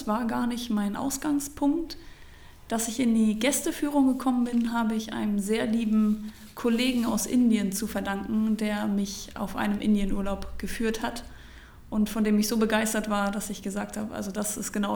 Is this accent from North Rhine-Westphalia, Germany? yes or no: no; Henstedt-Ulzburg, Schleswig-Holstein, Germany; Kilometer nördlich an der Alsterquelle in Hennstedt-Ulzburg. Und dementsprechend würde ich mich nicht als Hamburgerin bezeichnen, aber als Kind vom Land aus Schleswig-Holstein.